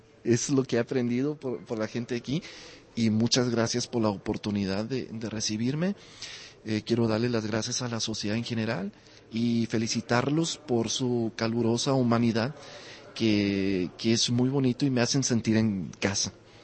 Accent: Monterrey, Nuevo León, Mexico; now in Prague, Czechia; que es mi tierra, Monterrey

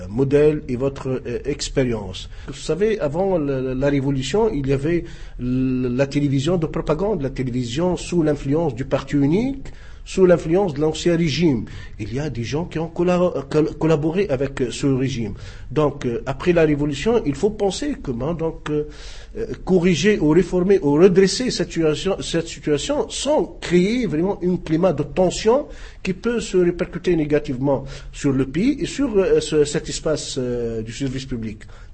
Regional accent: Tunisia; mais chez nous, en Tunisie, nous avons besoin d'une contribution

